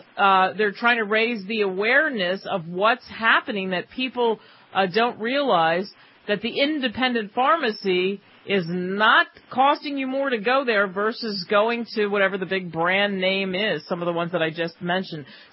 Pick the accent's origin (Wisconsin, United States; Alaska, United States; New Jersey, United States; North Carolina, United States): New Jersey, United States; Cherry Hill; When I was a kid growing up in Cherry Hill, New Jersey, we knew our pharmacists.